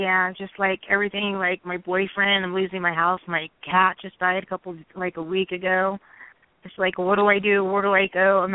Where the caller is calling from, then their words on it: Hawaii, United States; from Hawaii.